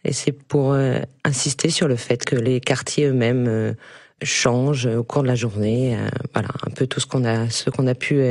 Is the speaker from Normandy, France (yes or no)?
yes; Caen, Normandy, France; Moi, je suis née et j'ai grandi à Caen, en Normandie.